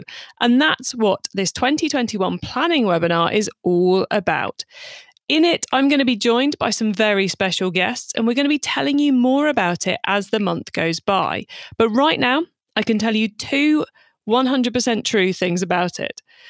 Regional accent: United Kingdom; because I'm British, we spell optimizing with an S, not a Z.

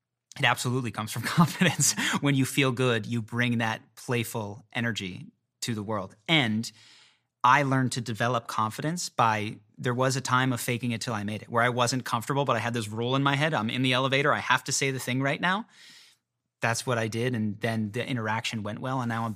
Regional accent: Philadelphia, Pennsylvania, United States; moved away as an adult; now in Los Angeles, United States; I grew up in Philadelphia, but I never really fit in there.

